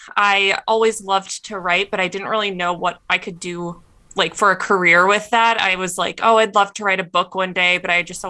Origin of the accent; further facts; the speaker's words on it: Minnesota, United States; moved away as an adult; And like I said, I grew up in Minnesota. When I graduated, I didn't know that I was going to move to California.